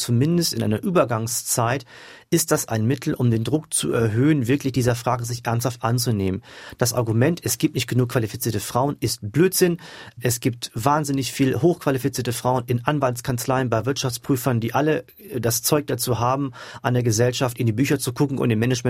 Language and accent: German; Germany; Aber die Reaktion in Deutschland zeigt einfach das Klima in meinem Heimatland, das von Wahlkampf geprägt ist und von Zuspitzung.